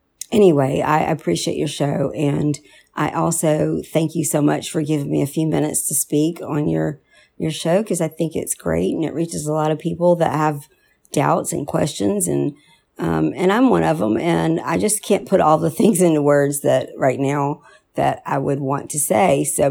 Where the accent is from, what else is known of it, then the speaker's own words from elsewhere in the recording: Alabama, United States; also born or lived in New Mexico / Pennsylvania; But I lived in New Mexico, Pennsylvania, and now I live in Alabama, which is my hometown.